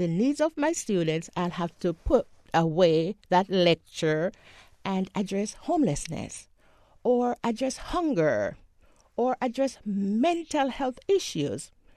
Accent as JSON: {"language": "English", "country": "Jamaica", "moved": "yes", "said": "I'm an immigrant from Jamaica, West Indies, and I worked really hard. I came here with a mission to educate myself"}